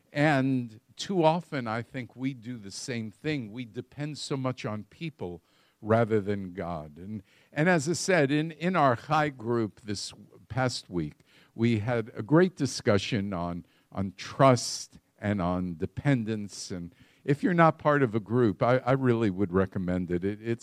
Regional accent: United States; I grew up in the United States.

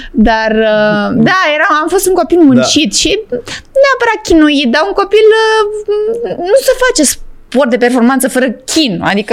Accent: Târgoviște, Dâmbovița, Romania; la Târgoviște. Da, da. La Târgoviște. Cunosc banca, cunosc tot. Astea au fost terenurile pe care am crescut

